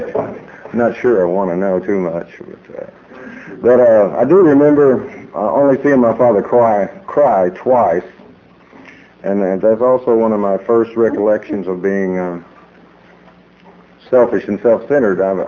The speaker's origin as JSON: {"language": "English", "town": "Fort Worth", "region": "Texas", "country": "United States", "tie": "born or raised there", "also_born_or_lived": "El Paso", "said": "I was born in El Paso, and we moved immediately to Fort Worth, and I've been there ever since. Fort Worth."}